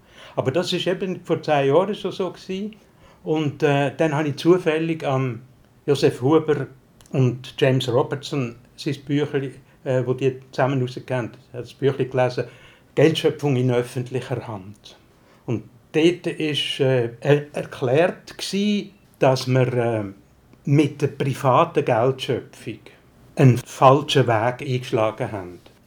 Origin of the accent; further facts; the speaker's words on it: Brugg, Aargau, Switzerland; Ich bin in Bruck aufgewachsen und nachher zu Wettigen ins Seminar.